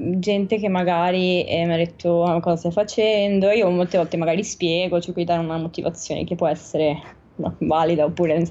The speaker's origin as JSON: {"language": "Italian", "town": "Venice", "region": "Veneto", "country": "Italy", "said": "poi appunto da veneziano senza patente"}